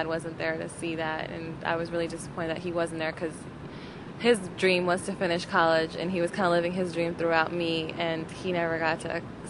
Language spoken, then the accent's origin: English; United States; I was raised differently, of course. I was raised in America, and I was taught to be an independent woman.